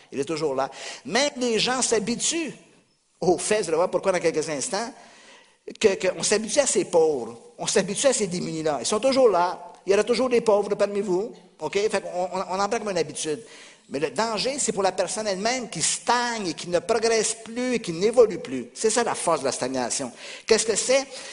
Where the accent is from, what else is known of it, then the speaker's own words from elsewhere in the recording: Surgères, Nouvelle-Aquitaine, France; Maintenant, mon accent a été un peu changé. C'est la déformation d'Amérique. Mais je viens d'ici, vous devriez me considérer comme l'un des vôtres.